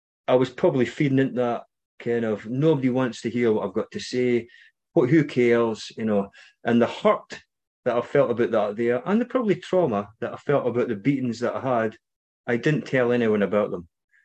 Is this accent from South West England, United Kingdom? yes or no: no; Scotland, United Kingdom; And you might recognize my accent, maybe not. I'm from Scotland.